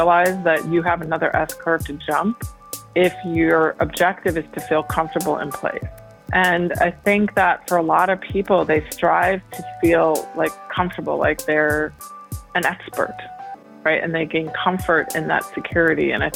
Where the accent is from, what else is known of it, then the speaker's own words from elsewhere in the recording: Chicago, Illinois, United States; I grew up in Chicago, actually the northern suburbs of Chicago, and I was lucky to be able to have a beautiful childhood growing up in the same town pretty much my whole life.